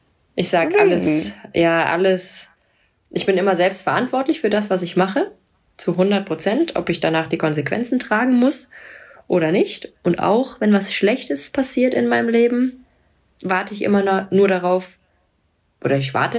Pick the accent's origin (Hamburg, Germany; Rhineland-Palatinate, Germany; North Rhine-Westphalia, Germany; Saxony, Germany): North Rhine-Westphalia, Germany; Cologne; Naja, ich bin ja Kölnerin.